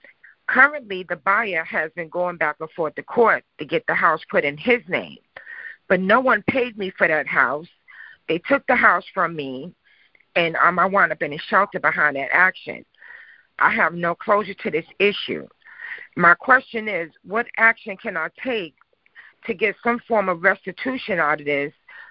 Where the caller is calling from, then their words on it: New York City, New York, United States; calling from New York City.